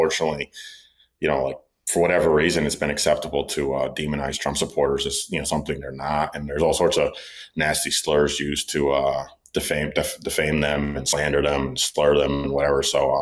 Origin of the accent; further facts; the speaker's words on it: New York, United States; I'm from New York. Then I would come to New York